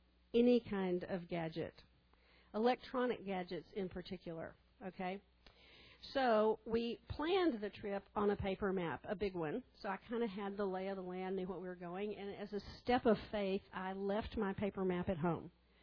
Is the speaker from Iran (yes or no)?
no; Texas, United States; Now, I grew up flying in West Texas, where you learn that north is up on a map and south is down on a map